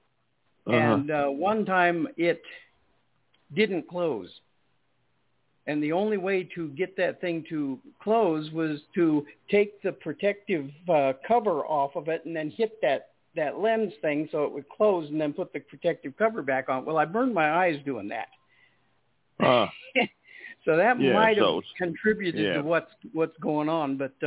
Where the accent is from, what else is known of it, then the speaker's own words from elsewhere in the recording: Montana, United States; born there; Well, I was born in Montana, so I know what you're saying.